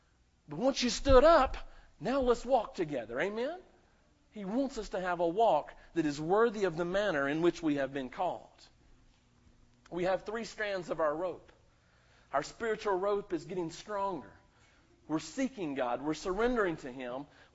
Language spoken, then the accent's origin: English; the South, United States; I was raised in the South. Anybody ever heard of liver mush?